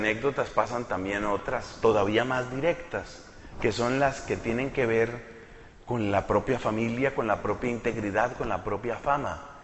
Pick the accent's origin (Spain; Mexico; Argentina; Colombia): Colombia; Y yo no he hecho nada, pero soy colombiano.